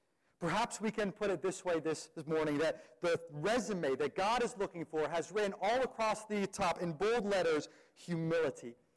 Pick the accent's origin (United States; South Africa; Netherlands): Netherlands; English is a second language; I grew up in Holland, and I used to go to the north of Holland every early spring